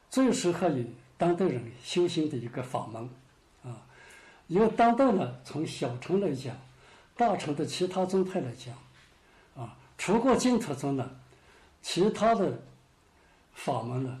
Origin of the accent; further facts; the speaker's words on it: China; 后来呢，我们中国人为啥不修了呢？